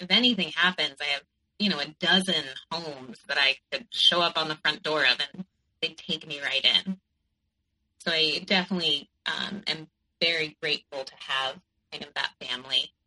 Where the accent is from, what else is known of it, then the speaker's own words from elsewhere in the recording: Connecticut, United States; I grew up in Connecticut, and I went to New York for college